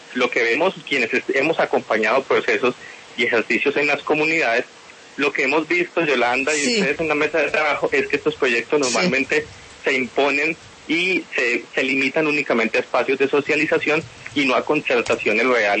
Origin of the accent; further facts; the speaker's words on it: Colombia; mis intereses como colombiano